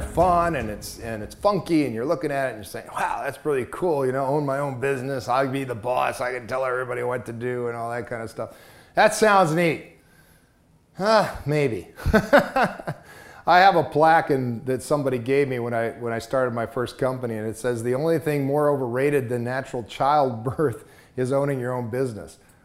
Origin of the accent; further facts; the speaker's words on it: Mexico; I grew up in Mexico. My parents were missionaries down there.